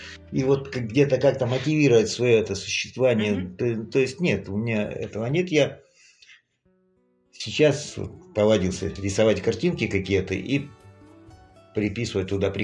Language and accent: Russian; Vologda, Vologda Oblast, Russia; Да, я не стесняюсь, что я из Вологды.